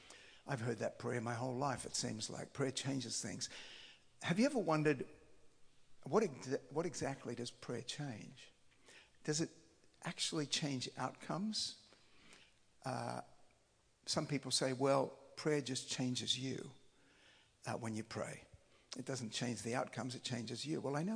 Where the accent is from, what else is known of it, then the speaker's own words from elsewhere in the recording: Australia; also born or lived in South America; I'm from Australia originally. But I had this adventurous spirit. I'd grown up on the mission field. My parents were missionaries in South America and with the Australian Aborigines.